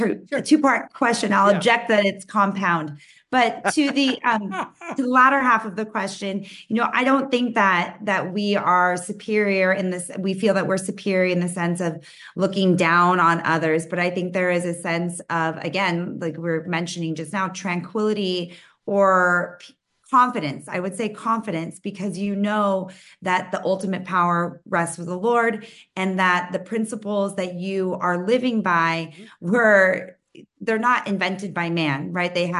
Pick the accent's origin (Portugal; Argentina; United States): Argentina; I'm from Argentina. I'm Latin.